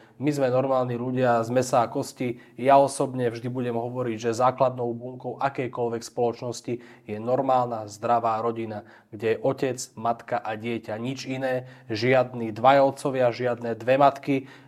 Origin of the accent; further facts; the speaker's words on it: Trenčín Region, Slovakia; ja pochádzam z Trenčianskeho kraja, kde mám tú čest byť aj podpredseda